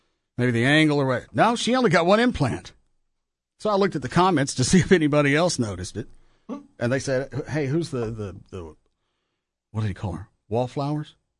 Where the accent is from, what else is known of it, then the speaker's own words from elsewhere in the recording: Canada; I'm from Canada. We keep going regardless.